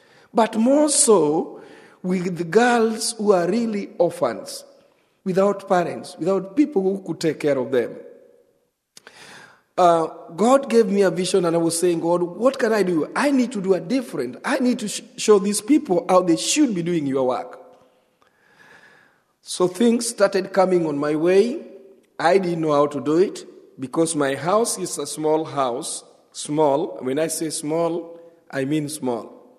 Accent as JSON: {"language": "English", "country": "Kenya", "first_language": "Luo", "second_language": "English", "said": "It's a language of the learned people in Kenya. This is my third language. I have my mother tongue, which is Luo, and I have a national language, which is Swahili"}